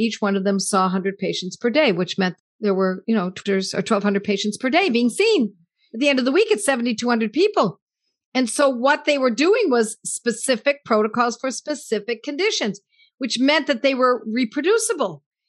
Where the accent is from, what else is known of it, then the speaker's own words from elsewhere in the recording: Buffalo, New York, United States; They said he was going to be bringing the Banerjees into Buffalo, New York, my hometown, and they were going to be speaking at our college